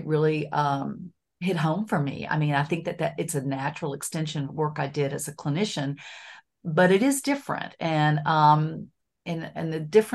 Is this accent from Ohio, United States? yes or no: no; Florida, United States; moved away as an adult; But before that, I grew up in Northwest Florida, sandy beaches and all. It was great. But I moved in. I'm one of six kids. I moved to Arkansas actually in college and never looked back.